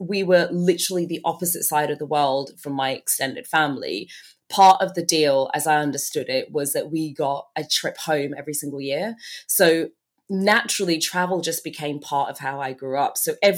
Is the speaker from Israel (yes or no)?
no; Turks & Caicos Islands; also born or lived in Bahamas; So I was born in the Bahamas. I'm actually originally from the Turks and Caicos Islands.